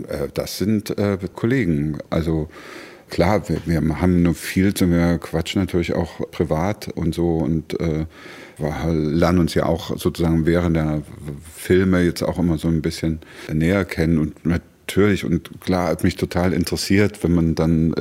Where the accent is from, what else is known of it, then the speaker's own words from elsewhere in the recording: Pirna, Saxony, Germany; now in Potsdam, Germany; Ich bin zu Hause in Potsdam, das muss man schon sagen. Klar, ich habe natürlich meine Kindheit in Pirna verbracht und ich bin da gebürtig und habe immer eine enge Beziehung dahin und ich habe auch noch Verwandte da.